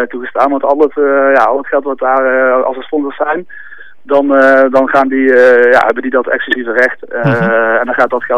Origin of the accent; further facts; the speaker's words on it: Eindhoven, North Brabant, Netherlands; now in Amsterdam, Netherlands; Ik kom oorspronkelijk uit Eindhoven, maar ik woon nu al een aantal jaar in Amsterdam.